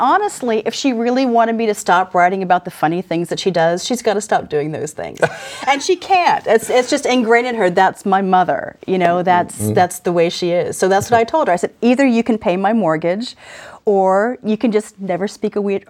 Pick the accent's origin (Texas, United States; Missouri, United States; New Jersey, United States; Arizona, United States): Arizona, United States; I honestly grew up reading her. And I grew up in Arizona.